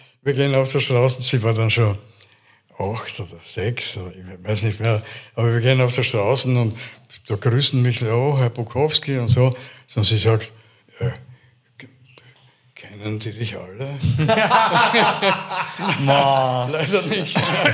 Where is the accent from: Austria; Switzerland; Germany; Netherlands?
Austria; Styria; accent: East Styrian; Ich bin aufgewachsen am Land, da habe ich natürlich auch perfekt Oststeirisch gesprochen.